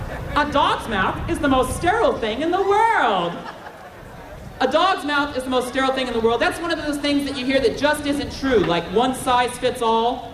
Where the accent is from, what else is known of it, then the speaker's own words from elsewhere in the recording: Phoenix, Arizona, United States; Part of it's where I was raised. I was raised in Phoenix.